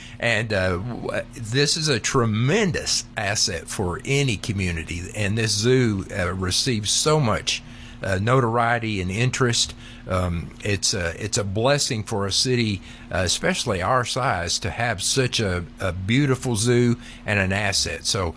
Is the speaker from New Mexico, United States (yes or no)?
no; Crowley, Texas, United States; Growing up in Crowley